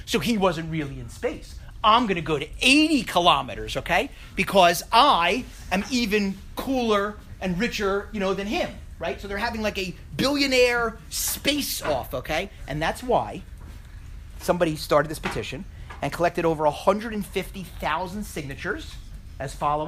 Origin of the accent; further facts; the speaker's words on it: Philadelphia, Pennsylvania, United States; I'm from Philadelphia.